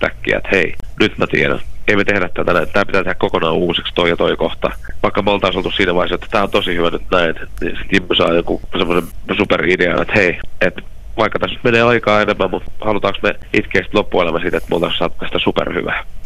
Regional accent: Ostrobothnia, Finland; kun samalta kyliltä ollaan kotoisin. Niin meillä on semmoinen yhteys tieltä Syynesterbottenilta

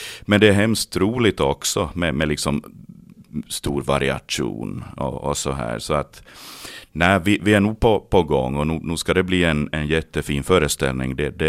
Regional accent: Närpes, Ostrobothnia, Finland; now in Vaasa, Finland; jag bor ju i Vasa här sen länge, men att jag är ju uppvuxen i Närpes och där har jag mina föräldrar och min syster

